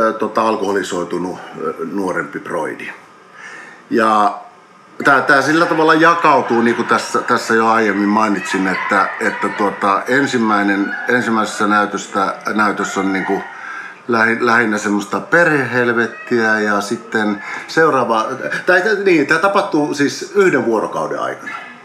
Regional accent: Helsinki, Uusimaa, Finland; No mä oon ihan kyllä paljasjalkainen stadilainen, eli mä oon ihan Helsingistä kotoisin ja siellä syntynyt ja siellä suurimman osan elämästäni elänyt

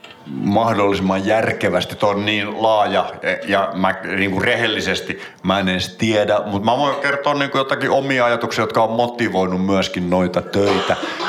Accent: Turku, Southwest Finland, Finland; Ja vain 300 vuotta sitten Turussa, kotikaupungissani.

